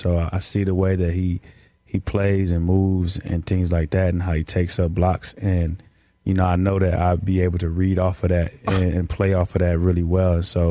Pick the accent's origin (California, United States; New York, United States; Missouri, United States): California, United States; they know I'm from Cali.